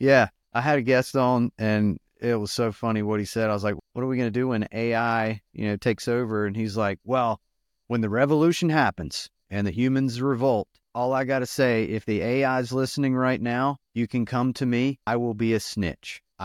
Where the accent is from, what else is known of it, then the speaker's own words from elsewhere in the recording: North Carolina, United States; I'm a redneck from Duplin County, North Carolina at heart.